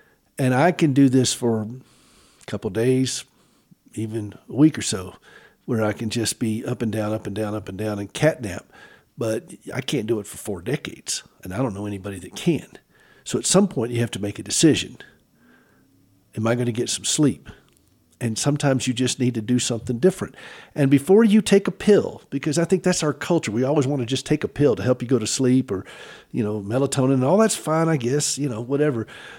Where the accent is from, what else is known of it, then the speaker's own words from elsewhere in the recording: Atlanta, Georgia, United States; also born or lived in South Carolina, United States; But I remember growing up in Georgia for a brief while. I was born in South Carolina.